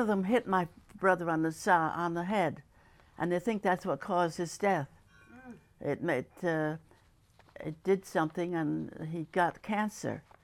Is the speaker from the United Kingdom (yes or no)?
yes; Scotland, United Kingdom; remember I was born in Willowbrae Road. And but I went to school in Abbey Hill.